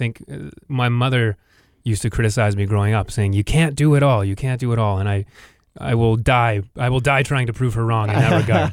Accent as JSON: {"language": "English", "town": "Winnipeg", "region": "Manitoba", "country": "Canada", "tie": "born or raised there", "said": "on a little farm. I did move to the city, between 2 and 3."}